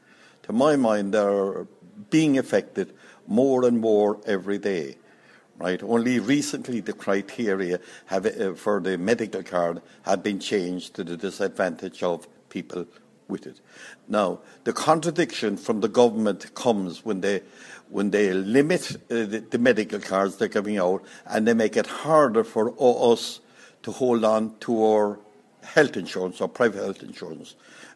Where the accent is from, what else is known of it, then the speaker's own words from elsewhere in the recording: Cork, County Cork, Ireland; from Bishopstone and Cork